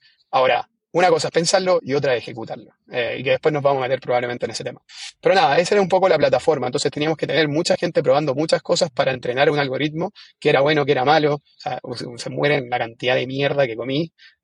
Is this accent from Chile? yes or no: yes; Chile; aquí con el Dani somos chilenos.